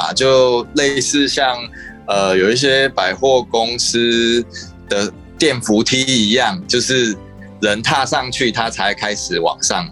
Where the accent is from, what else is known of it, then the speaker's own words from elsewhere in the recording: Taiwan; 像我们台湾人的第一个想到说啊，我要赶快去跟柜台反应